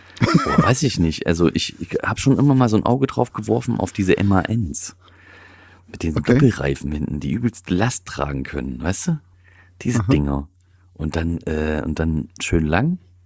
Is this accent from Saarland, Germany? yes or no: no; Thuringia, Germany; da wo ich herstamme, aus Thüringen.